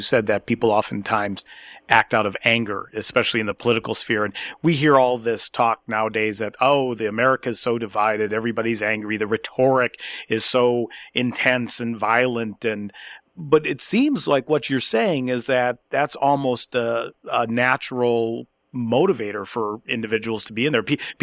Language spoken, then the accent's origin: English; Duvall, Washington, United States; You know, I'm from Duval, Washington, and I just love Duval